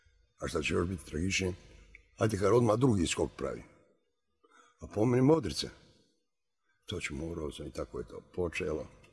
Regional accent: Mostar, Federation of Bosnia and Herzegovina, Bosnia & Herzegovina; Ja kao Mostarac, kao skakač Staroga mosta

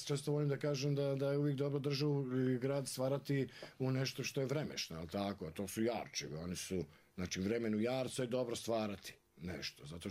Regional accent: Knin, Šibenik-Knin County, Croatia; born there; also born or lived in Zadar; Ja sam rođen u Kninu, živio u Zadru.

